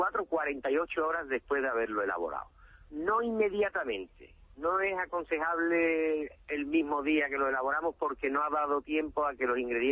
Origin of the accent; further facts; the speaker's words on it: Andalusia, Spain; porque ya sabes cómo somos los andaluces, ¿no?